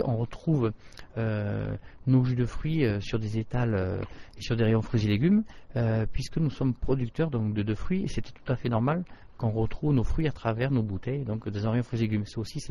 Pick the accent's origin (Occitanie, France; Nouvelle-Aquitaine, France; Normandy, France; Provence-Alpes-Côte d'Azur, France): Occitanie, France; Nîmes; donc moi je suis né à Nîmes et donc je suis un produit authentique nîmois, quoi.